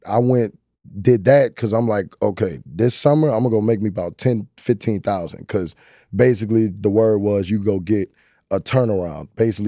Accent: New Orleans, Louisiana, United States; I'm me. I'm from New Orleans, Louisiana. Grew up about 45 minutes away. Bounced all around Louisiana.

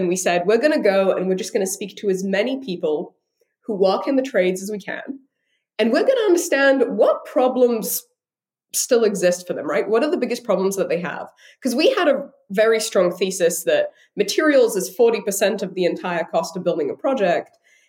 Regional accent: London, United Kingdom; now in San Francisco, United States; I'm from London originally. I had very little to do with construction in the US when I got started, but I actually moved to San Francisco back in 2016

